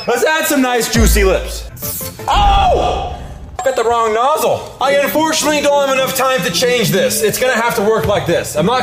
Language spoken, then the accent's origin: English; Hawaii, United States; Next up, I'm gonna add a palm tree right here because I'm from Hawaii and I love palm trees.